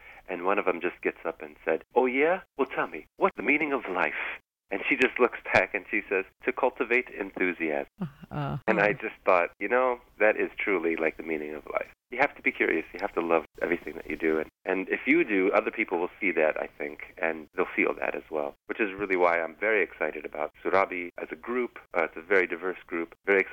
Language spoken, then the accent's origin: English; Chicago, Illinois, United States; I was born and raised in Chicago. I'm first generation Palestinian American.